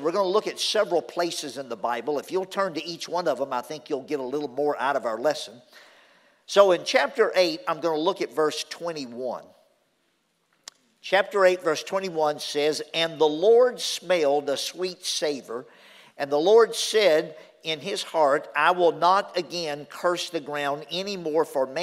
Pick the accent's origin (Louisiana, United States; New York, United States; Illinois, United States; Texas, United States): Louisiana, United States; I grew up down in Louisiana, out in the country, on a dead-end dirt road. We had a little farm, garden, and horses and cows and so forth. My dad was a carpenter.